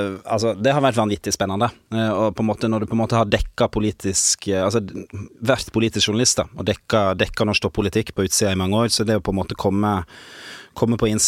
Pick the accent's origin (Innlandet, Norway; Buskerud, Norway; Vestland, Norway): Vestland, Norway; Jeg kommer jo fra Sogn og Fjordane. Dette avisen jeg oppvokst med og hatt rundt meg på en måte i min oppvekst, og en region jeg kjenner veldig godt.